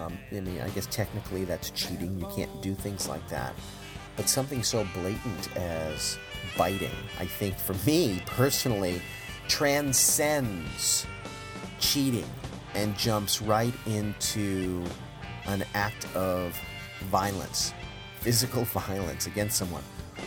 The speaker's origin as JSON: {"language": "English", "town": "Boston", "region": "Massachusetts", "country": "United States", "tie": "born or raised there", "said": "I grew up in Boston, and the Boston Marathon, you know, is one of, you know, the holy sportsness that is granted to us in the New England area."}